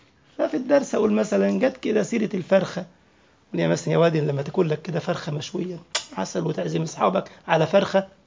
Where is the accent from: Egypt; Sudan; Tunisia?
Egypt; عندنا في مصر ما قبلك اقول لك عامل ايه